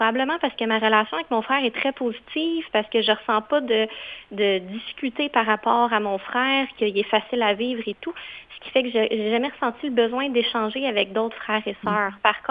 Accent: Quebec, Canada; moi je viens de la Rive-Sud

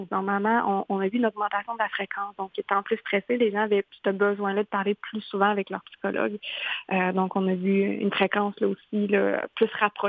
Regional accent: Quebec, Canada; moi, je suis originaire d'une région éloignée de la Abitibi-Témiscamingue

